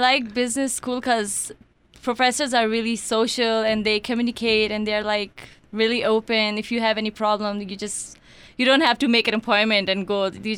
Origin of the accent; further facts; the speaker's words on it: Pakistan; English is a second language; now in Idaho, United States; But I born and raised in Pakistan. So my family, they're here in Idaho.